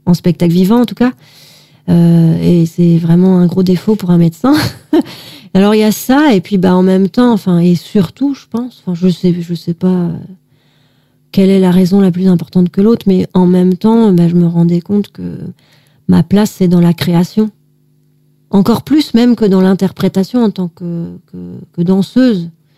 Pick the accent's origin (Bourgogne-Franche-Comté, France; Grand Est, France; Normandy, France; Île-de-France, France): Normandy, France; Évreux; je suis revenue à Évreux, qui est ma ville natale, en fait.